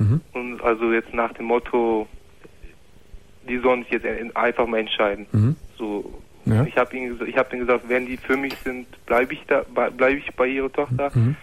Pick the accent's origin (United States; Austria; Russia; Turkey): Turkey; ich bin Türke